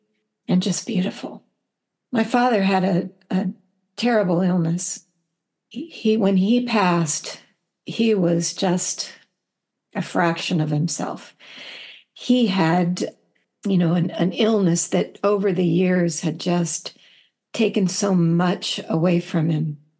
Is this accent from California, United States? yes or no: yes; San Jose, California, United States; My father had been the teacher and principal at a school where I grew up in San Jose